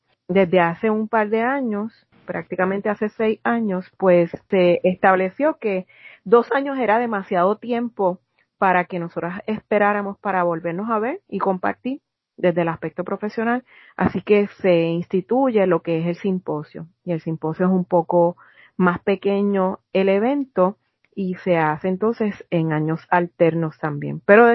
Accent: Puerto Rico; yo me fui de Puerto Rico y mi niña solamente tenía 2 años.

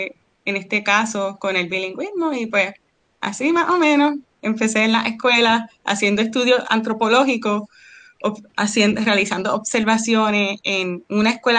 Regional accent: Puerto Rico; esa clase me hizo reflexionar sobre mi identidad como puertorriqueña y la situación del bilingüismo en Puerto Rico

